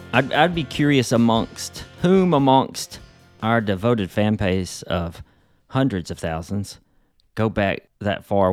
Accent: the South, United States; Being a Southerner, I always wonder what the population was thinking individually on a more microscopic level during the Civil War.

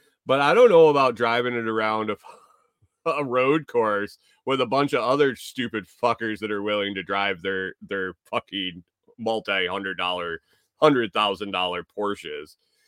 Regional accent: Watkins Glen, New York, United States; I grew up in the Watkins Glen area, in New York, was relatively close. So we had Watkins Glen International Speedway

